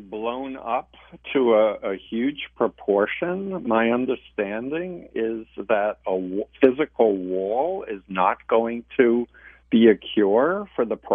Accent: United States; The last thing I want to do is play into Russian hands because I'm an American and I don't want to sow division.

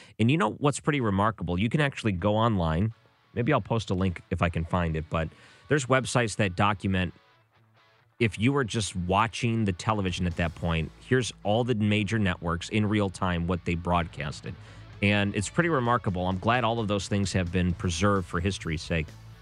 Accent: Detroit, Michigan, United States; My radio program I used to listen to when I was growing up in Detroit.

